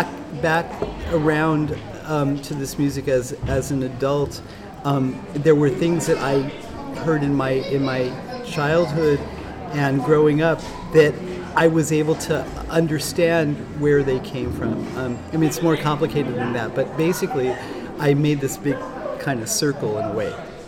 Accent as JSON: {"language": "English", "region": "California", "country": "United States", "tie": "born or raised there", "said": "Yeah, I grew up in a suburb of LA and in a conservative religiously speaking, in a conservative Jewish community."}